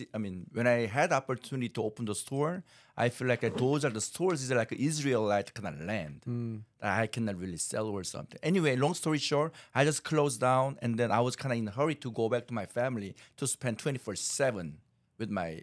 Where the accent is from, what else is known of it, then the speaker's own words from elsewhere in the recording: South Korea; English is a second language; moved away as an adult; now in United States; I'm from South Korea.